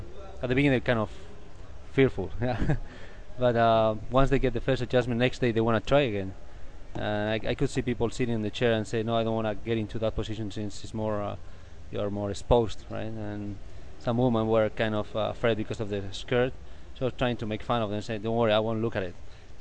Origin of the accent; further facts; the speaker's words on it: Spain; English is a second language; and I'm from Spain